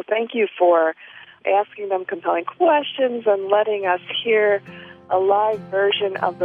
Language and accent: English; Chicago, Illinois, United States; I'm from Chicago